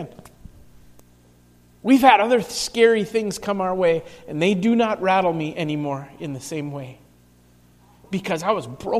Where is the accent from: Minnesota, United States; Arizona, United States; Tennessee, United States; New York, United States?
Minnesota, United States; Bemidji; there was a pastor there in that church who was actually from my hometown, Bemidji, Minnesota, actually from my home church.